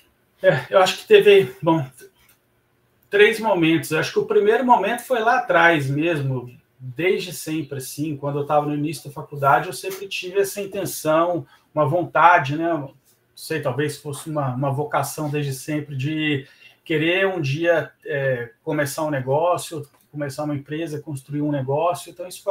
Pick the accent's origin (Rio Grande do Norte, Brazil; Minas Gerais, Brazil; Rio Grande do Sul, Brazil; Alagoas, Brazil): Minas Gerais, Brazil; Santa Rita do Sapucaí; eu sou mineiro, natural de Santa Rita do Sapucaí, no sul de Minas Gerais. Para quem conhece ou para quem tem uma vaga ideia, está ali entre Pouso Alegre e Itajubá.